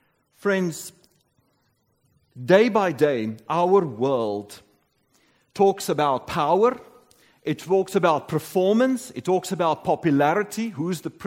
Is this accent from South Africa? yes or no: yes; South Africa; As a South African, you know, kind of they don't welcome us so much there.